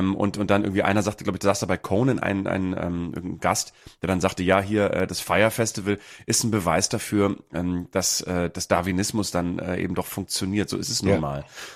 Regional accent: Bremen, Germany; wir hatten einen Off-Tag in Bremen und das ist meine Heimat.

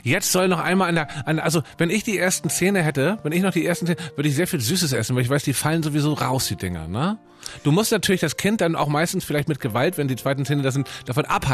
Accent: Northern Germany, Germany; Bei uns heißen die auch Schmalzkuchen in Norddeutschland.

